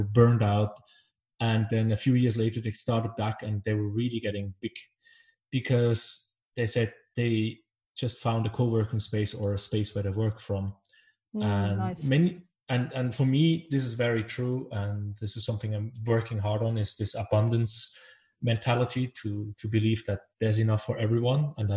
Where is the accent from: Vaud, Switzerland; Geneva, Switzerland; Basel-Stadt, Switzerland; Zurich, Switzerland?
Basel-Stadt, Switzerland; Basel; now in Denmark; And I come from Basel, where we have, I don't know, 50, 60 museums.